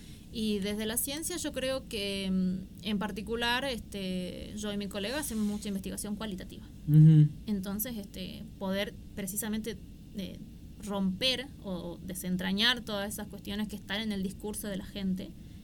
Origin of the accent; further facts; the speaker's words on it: Jujuy, Argentina; Menos si te puedes comparar lo que somos los jujeños, que medimos metro, claro, 60, con suerte, uh-huh, metro 70.